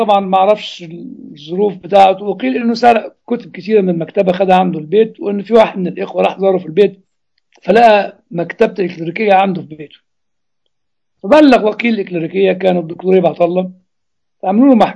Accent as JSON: {"language": "Arabic", "country": "Egypt", "said": "لأن العلاج اللي عندنا في مصر مش هينفعك."}